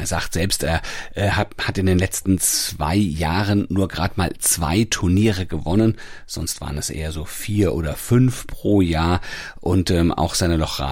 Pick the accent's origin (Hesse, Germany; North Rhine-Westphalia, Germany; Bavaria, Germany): Hesse, Germany; Hanau; mal als die German Open in meiner Heimat in Hanau gespielt wurden